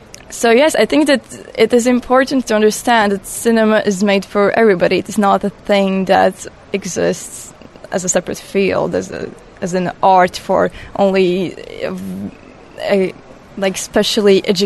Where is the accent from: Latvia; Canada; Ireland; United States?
Latvia; and I'm from Latvia. I'm 19 years old, and basically I'm starting my last year of high school right now.